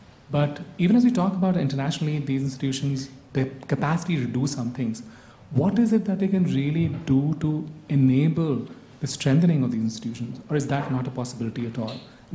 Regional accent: India; I'm from India, I'm visiting at the University of Essex

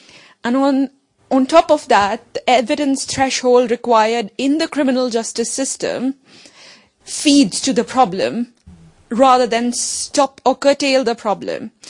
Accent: Pakistan; I come from Pakistan

